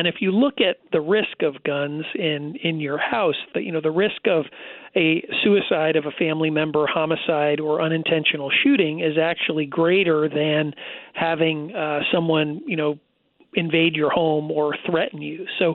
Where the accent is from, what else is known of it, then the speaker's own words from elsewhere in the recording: Cheshire, Connecticut, United States; You know, I grew up in Cheshire, Connecticut, and, you know, the Pettit murders happened distance from the house that I grew up in.